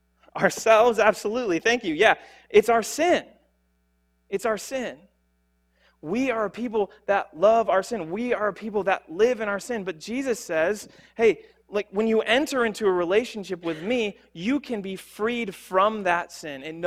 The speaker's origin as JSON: {"language": "English", "town": "Gaylord", "region": "Michigan", "country": "United States", "tie": "born or raised there", "said": "For instance, I grew up in Gaylord, Michigan."}